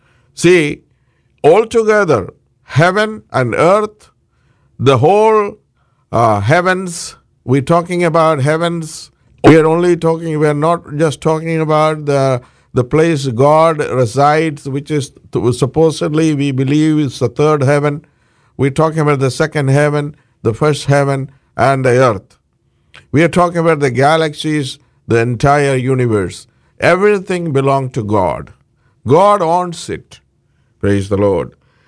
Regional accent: Parkland, Florida, United States; I am from Parkland, Florida.

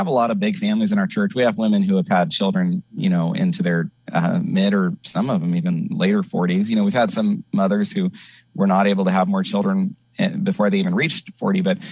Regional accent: California, United States; We grew up together in Northern California. Neither of us were Christians.

